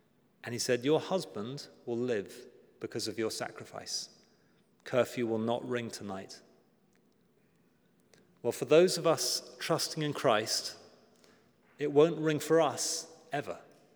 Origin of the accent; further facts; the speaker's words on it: United Kingdom; You know me, I'm a Brit and love to go back a few centuries.